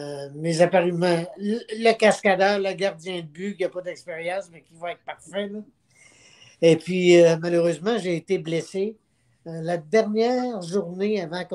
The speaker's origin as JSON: {"language": "French", "region": "Quebec", "country": "Canada", "said": "Moi, je suis originaire du Lac-Saint-Jean"}